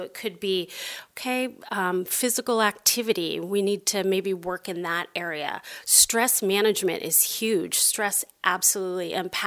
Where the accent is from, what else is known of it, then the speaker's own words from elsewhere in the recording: Idaho, United States; I'm from Northern Idaho, so it's great to be here.